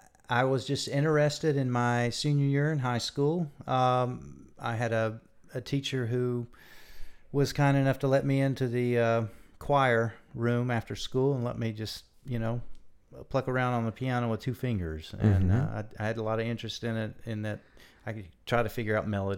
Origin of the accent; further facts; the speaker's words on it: Bristol, Virginia, United States; Bristol, Virginia.